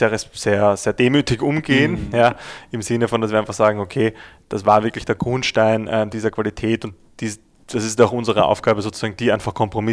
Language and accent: German; Austria; als Österreicher